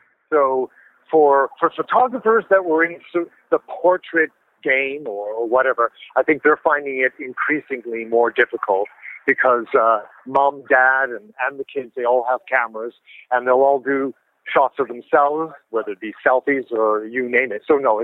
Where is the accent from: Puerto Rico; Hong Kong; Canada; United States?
Canada; Vancouver, British Columbia; also born or lived in United Kingdom; now in London, United Kingdom; I am British. I'm practicing my North American accent as we speak. No, I was born in this country, but through my teen years, I grew up in Vancouver, and the accent has stuck. So I've spent over half my life in London, but I still sound like a Vancouverite